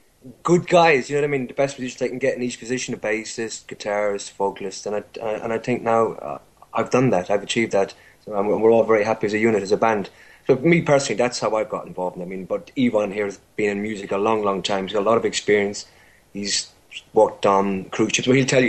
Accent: Ireland; now in United Kingdom; I'm Irish originally. I moved to the UK about 16 years ago.

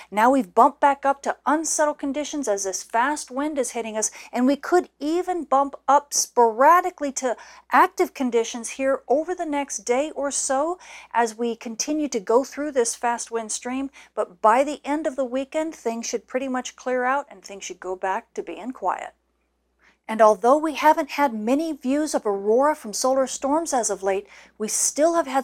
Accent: California, United States; And even my home state of California.

